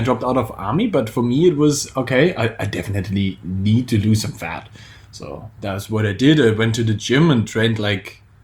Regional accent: Germany; English is a second language; I dropped out of army, of the German army. I'm from Germany, actually.

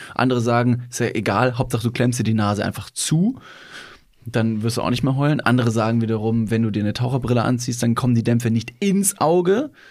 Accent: Ingolstadt, Bavaria, Germany; moved away as an adult; now in Cologne, Germany; Köln, meiner neuen Wahlheimat. Ich wohne seit über 10,5 Jahren jetzt in Köln. Und der Kontrahent oder das gegnerische Team kam aus Ingolstadt, meiner gebürtigen Heimat, in der ich 18 Jahre gewohnt habe.

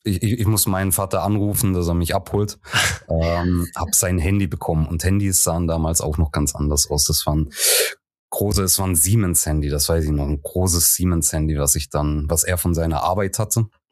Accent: Rhineland-Palatinate, Germany; Ich komme ja vom Land aus der Pfalz.

